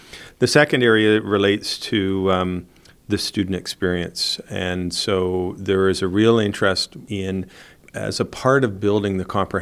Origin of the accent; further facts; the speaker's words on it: Winnipeg, Manitoba, Canada; Well, you know, I grew up in Winnipeg, and so Lethbridge is certainly windy, but Winnipeg is certainly also called the windy city of Canada.